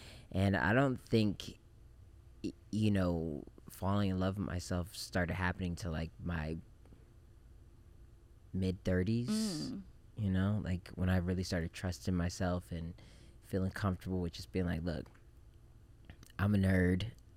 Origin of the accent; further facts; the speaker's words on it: Japan; now in United States; I grew up in Japan. And so when I moved to the States